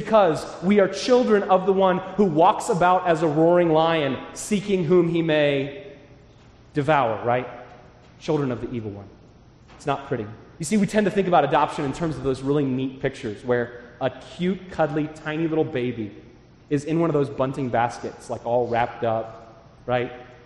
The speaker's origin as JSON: {"language": "English", "country": "United States", "said": "I'm an American. These kind of things anger me."}